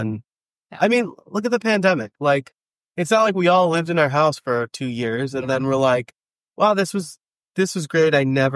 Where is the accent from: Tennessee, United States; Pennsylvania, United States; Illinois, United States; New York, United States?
New York, United States; accent: New York; It was mostly because my New York accent comes out sometimes.